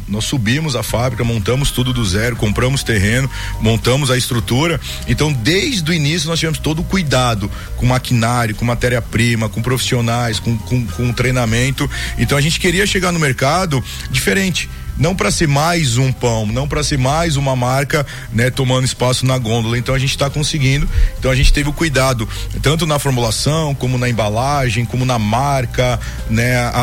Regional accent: São Paulo, Brazil; now in Vitória da Conquista, Brazil; nós somos paulistas, mas estamos baianos, né? Já se sentimos baianos, filhos baianos, então nós somos mais conquistenses do que paulistas. Então, desde que eu vim para cá, 14 anos atrás, né?

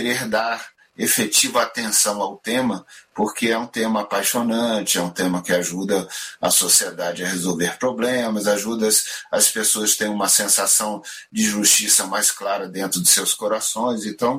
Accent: Brasília, Federal District, Brazil; born or raised there; also born or lived in Rio de Janeiro

